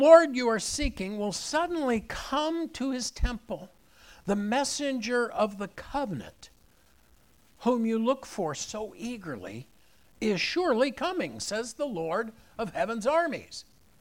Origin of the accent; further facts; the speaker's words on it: United States; But I'm an American and I'm free. I don't have a king. What a problem for us Americans.